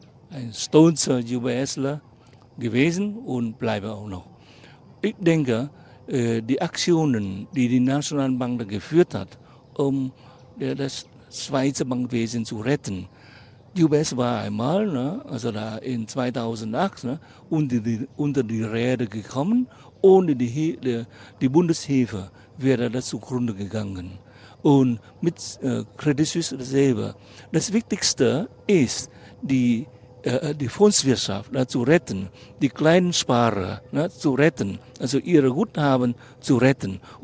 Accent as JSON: {"language": "German", "region": "Southern Vietnam", "country": "Vietnam", "tie": "born or raised there", "second_language": "German", "said": "Ich sehe auch als Vietnamese, der im Süden aufgewachsen ist"}